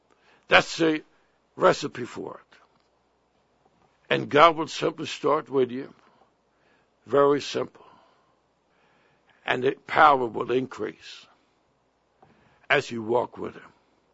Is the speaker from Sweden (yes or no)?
yes; Sweden; born there; English is a second language; I was born in Sweden. I was born in 1939.